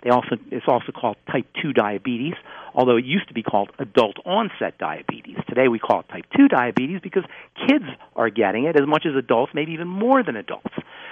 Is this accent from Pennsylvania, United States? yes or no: no; New York, United States; Well, I guess I grew up in New York.